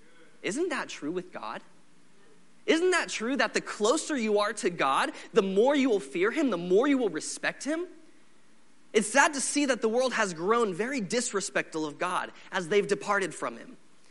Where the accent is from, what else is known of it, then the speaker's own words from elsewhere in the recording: Seattle, Washington, United States; I was raised in Seattle, Washington